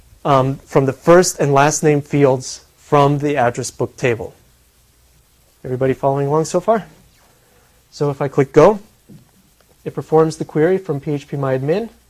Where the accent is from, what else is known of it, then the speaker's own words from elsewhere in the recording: El Paso, Texas, United States; so we'll do my hometown, El Paso, Texas.